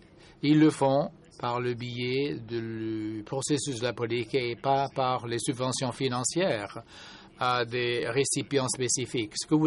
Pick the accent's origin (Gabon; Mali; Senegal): Senegal; je viens du Sénégal